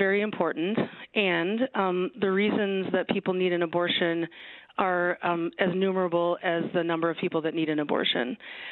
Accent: Wisconsin, United States; You know, I'm from Wisconsin. Wisconsinites often love Wisconsin, right?

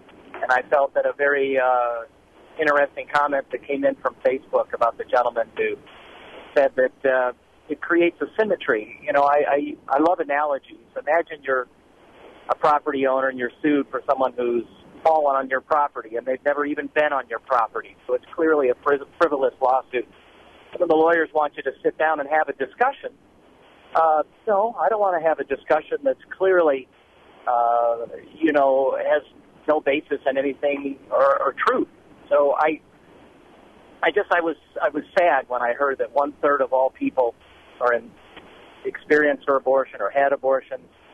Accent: California, United States; I'm from California, and I have a cabin up in the Midwest here.

